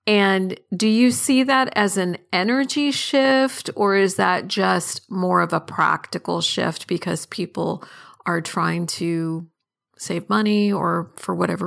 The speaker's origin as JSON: {"language": "English", "town": "Portland", "region": "Oregon", "country": "United States", "lives_now": "Southern California, United States", "said": "I returned to my home where I spent most of my life in Southern California, even though I'm from Portland, and how coming home to the original place I was when I had my son"}